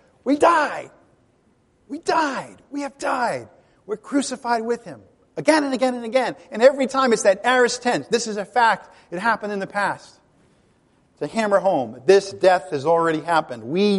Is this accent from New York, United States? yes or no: no; Rhode Island, United States; growing up in Rhode Island, the Italian culture was very prominent.